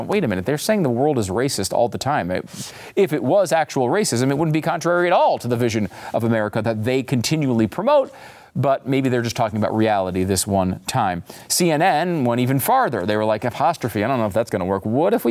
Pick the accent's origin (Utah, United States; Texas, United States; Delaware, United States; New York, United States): Delaware, United States; a Puerto Rico where I'm from in my home state of Delaware.